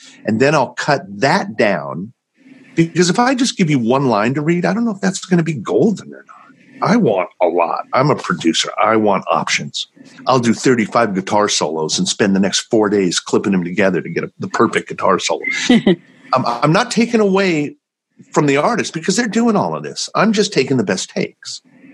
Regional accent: Los Angeles, California, United States; I'm fortunate. I grew up in Los Angeles, so I really don't have much of an accent.

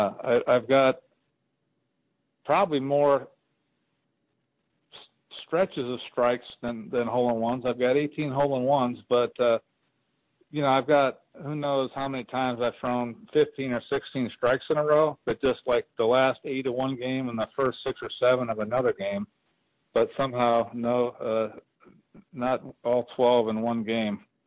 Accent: Nebraska, United States; I'm from Nebraska originally, but that's not the reason.

